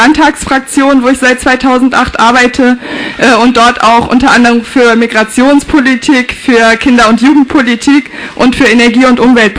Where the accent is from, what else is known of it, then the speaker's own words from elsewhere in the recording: Hesse, Germany; now in Bremen, Germany; bin 30 Jahre alt. Ich wohne seit 2003 in Bremen, bin hier zum Studium hergekommen. Ich komme aus Hessen, dort bin ich aufgewachsen.